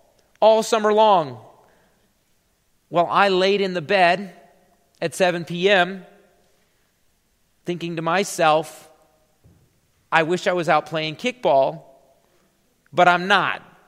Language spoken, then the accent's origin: English; South Dakota, United States; So, even in the summer, I grew up in South Dakota, it like gets dark at like 10 o'clock at night.